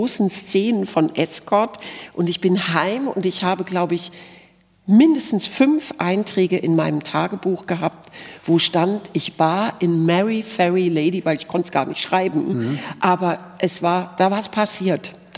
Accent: Haslach, Baden-Württemberg, Germany; born there; ich bin in Haslach geboren und ich habe da aber nur ein Vierteljahr gelebt, ja, weil ich ein Kind mit Eltern war, die leider viel umgezogen sind

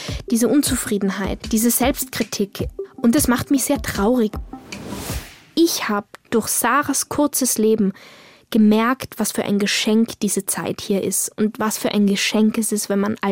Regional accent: Innsbruck, Tyrol, Austria; now in Germany; Jetzt bemühe ich mich gerade in Tirolerisch zu reden, so wie ich das kann. Als Innsbruckerin habe ich eh nicht so einen starken Dialekt.

